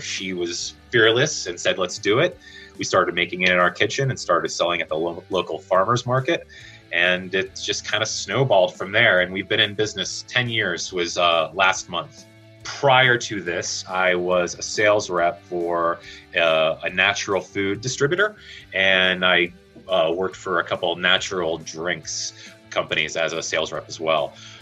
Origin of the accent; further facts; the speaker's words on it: Longmont, Colorado, United States; I'm from Longmont, Colorado.